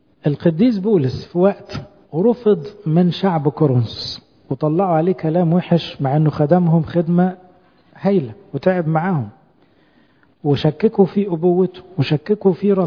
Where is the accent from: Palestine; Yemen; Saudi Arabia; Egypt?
Egypt; احنا في مجتمعاتنا الشرقية بالذات كمصريين وأقباط، اتربينا كلنا في بيوت ناقضة نقد لازع